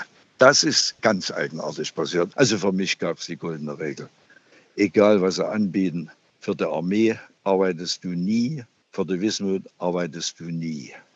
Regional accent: East Germany, Germany; born there; Ich bin Künstler, der in der DDR geboren wurde.

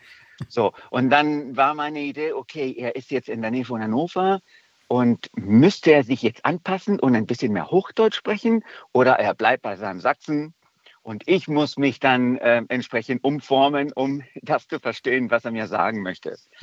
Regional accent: Chile; first language Spanish; German is a second language; moved away as an adult; now in Kiel, Germany; ich komme aus Chile und bin im Jahr 2000 in Kiel gelandet und da wurde ich natürlich mit Plattdeutsch konfrontiert, aber da hört es auf mit der Gabe zur Fremdsprachen, weil ich spreche natürlich Spanisch und Englisch noch dazu.

